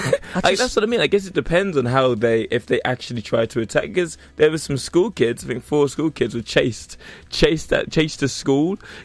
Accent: England, United Kingdom; I am black British, sir.

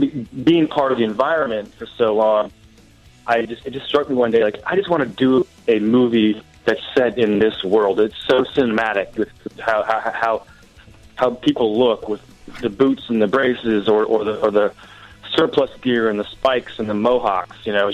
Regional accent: Washington, D.C. area, United States; Yeah, I grew up outside of Washington, D.C., which was, the birthplace of hardcore.

